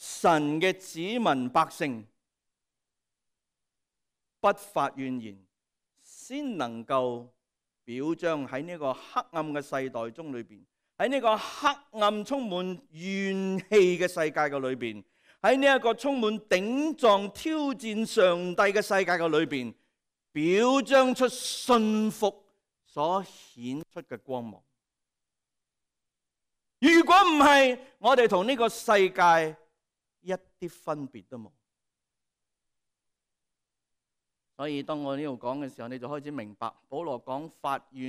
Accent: Hong Kong; 我们香港人说什么在这里有声的

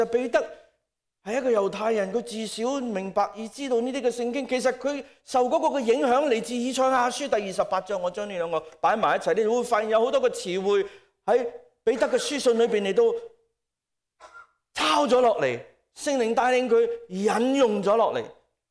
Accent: Hong Kong; 可能我们香港人文学未必那么好，不过我们其实经常都用类似的东西

